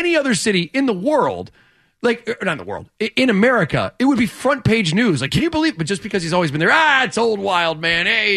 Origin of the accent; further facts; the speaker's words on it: Georgia, United States; also born or lived in New York / Chicago; I grew up in a hick town in the middle of nowhere, Georgia. I was born in New York. Lived in Chicago for a while, and then my father's job drove us down there.